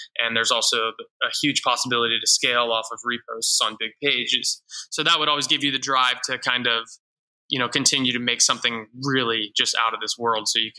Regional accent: Virginia, United States; which was right down the road from the house I grew up in Virginia.

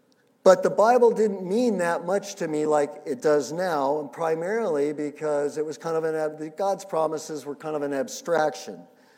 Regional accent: La Jolla, California, United States; I was growing up in La Jolla and came down there.

